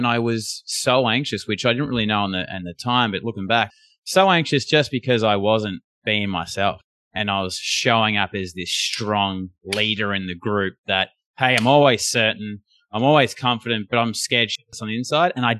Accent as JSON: {"language": "English", "country": "Australia", "accent": "Australian", "said": "I was kind of like, because I was dealing with a lot of Americans, I thought, oh, they're going to hear my accent and then they're going to be like turned off. But that's what I learned. They like the Aussie accent."}